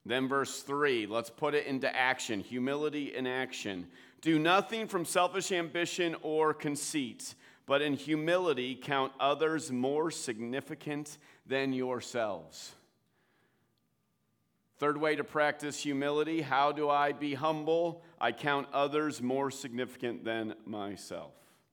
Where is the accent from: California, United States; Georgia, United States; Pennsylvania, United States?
Pennsylvania, United States; Hershey; My senior year of high school, so I grew up in Pennsylvania. Any Pennsylvanians in the house? Let's go, Pennsylvania. Yeah, all right. I grew up in the Hershey area, Chocolate Town, USA.